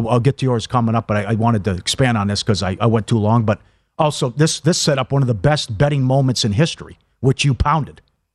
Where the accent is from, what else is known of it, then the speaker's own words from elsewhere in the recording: Minnesota, United States; And then, growing up in Minnesota, again, Randy Moss fan, I love this team.